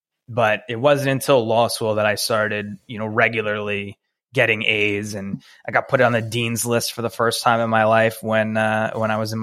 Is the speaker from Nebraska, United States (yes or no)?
no; Mineola, New York, United States; I grew up in Mineola on Long Island.